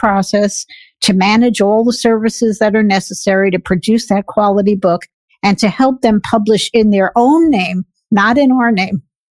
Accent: New York, United States; moved away; because I'm from New York and just basically middle-class family. My dad worked for Con Edison, working in manholes all day long.

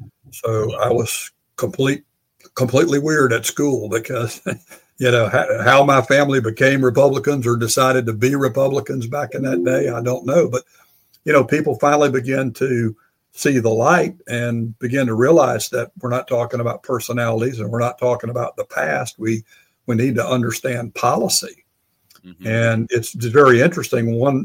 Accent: the South, United States; well, I'm thoroughly Southern.

